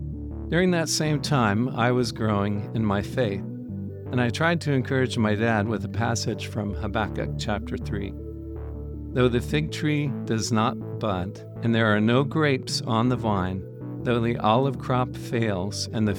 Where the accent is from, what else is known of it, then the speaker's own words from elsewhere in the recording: Florida, United States; I grew up in Central Florida, working in my family's orange grove business.